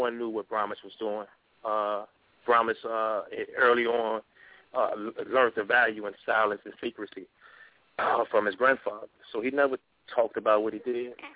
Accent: Chicago, Illinois, United States; I'm from Chicago, and I was, you know, hitting the highway like many of my peers that was in the game at the time.

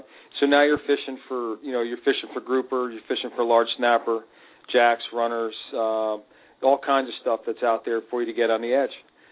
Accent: Florida, United States; also born or lived in Pennsylvania; as a kid, I grew up in South Florida, and I used to come to the Bahamas a lot in the late 70s.

